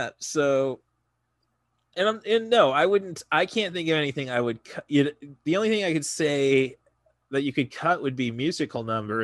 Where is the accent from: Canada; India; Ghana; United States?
United States; Morton, Illinois; I know plenty of people from my hometown of Morton, which is 15,000.